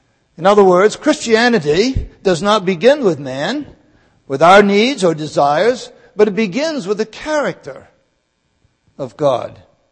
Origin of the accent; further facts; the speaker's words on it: New England, United States; One neighbor of ours in a village that I grew up in New England